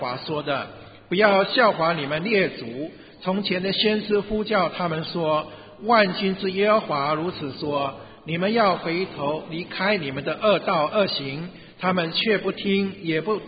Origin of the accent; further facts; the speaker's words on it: China; 像我们中国人一样，我相信你父母亲帮你取名的时候，他在你身上是有一个盼望的